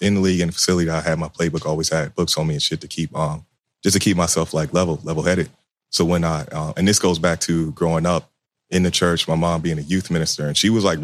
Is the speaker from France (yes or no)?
no; Chicago, Illinois, United States; It's like, man, I'm from Chicago.